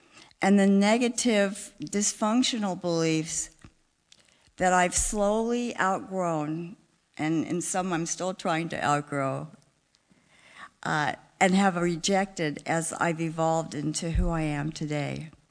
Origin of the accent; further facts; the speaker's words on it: Compton, California, United States; while growing up in Compton, which I assume a lot of you now have heard of it from the well-publicized movie, etc. Although when I attended there, it was wonderfully integrated high school